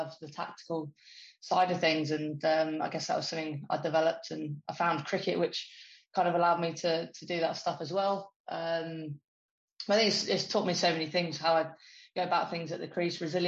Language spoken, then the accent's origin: English; South West England, United Kingdom; I grew up down in Devon.